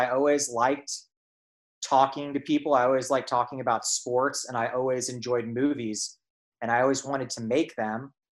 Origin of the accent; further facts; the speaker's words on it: Dallas, Texas, United States; Yeah, I transferred back to Dallas. I grew up in Dallas